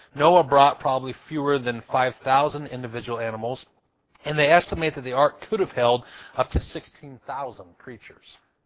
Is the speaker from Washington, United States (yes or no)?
yes; Washington, United States; we're from Washington, so those are hills, and I know people call those mountains, but they're hills.